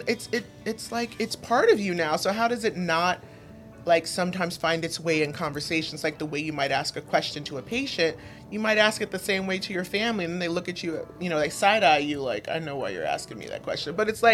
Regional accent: Houston, Texas, United States; also born or lived in San Antonio; I mean, I was born in San Antonio, but yeah, Houston is where I grew up.

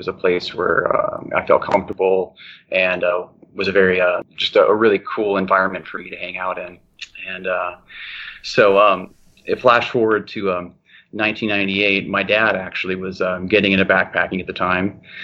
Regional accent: Fort Smith, Arkansas, United States; I grew up in Fort Smith, Arkansas. Lived there until I was 18, then went to school in Central Arkansas.

